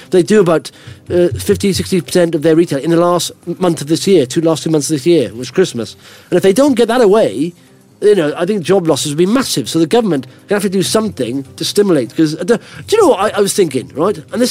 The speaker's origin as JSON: {"language": "English", "region": "Wales", "country": "United Kingdom", "said": "I'm from Wales. I see the Welsh ones. They're boring."}